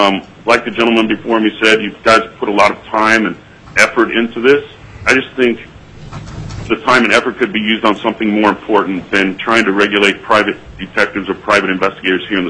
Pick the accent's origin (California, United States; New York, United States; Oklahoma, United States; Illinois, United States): California, United States; moved away as an adult; now in Anchorage, United States; I grew up in California. I've been in Alaska for about 13 years now.